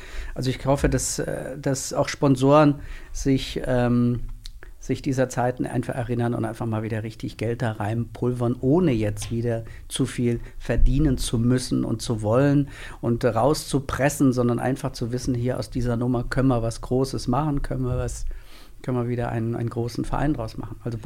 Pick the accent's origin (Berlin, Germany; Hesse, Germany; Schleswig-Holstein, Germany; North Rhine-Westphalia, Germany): Hesse, Germany; born there; now in Mainz, Germany; ich komme gebürtig aus Nordhessen